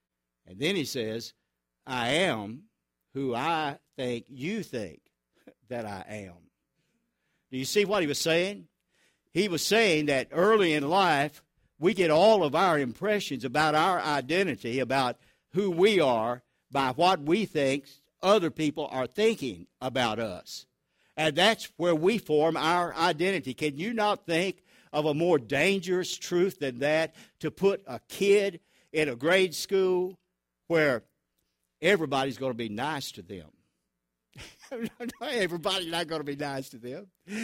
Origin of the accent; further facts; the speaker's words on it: Truman, Arkansas, United States; also born or lived in Hartville, Ohio; When we came from Ohio to Truman, Arkansas, fear the day you send your child to school in Truman, Arkansas, you know. I remember we went out on the playground. I was in the first grade. Just spent the first part of the first grade in Hartville, Ohio.